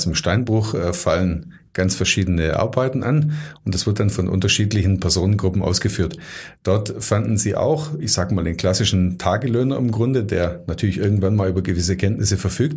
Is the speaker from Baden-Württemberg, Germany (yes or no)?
yes; Dettenhausen, Baden-Württemberg, Germany; meine Heimatgemeinde, in der ich tätig bin, für Dettenhausen.